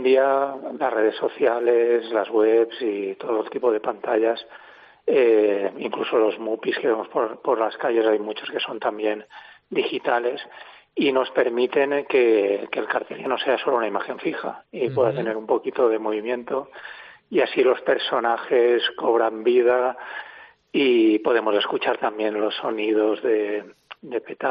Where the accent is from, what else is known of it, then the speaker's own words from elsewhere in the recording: Bocairent, Valencian Community, Spain; Sí, la verdad es que al ser valenciano, aunque soy de Bocairen, pero bueno, tengo mucha vinculación.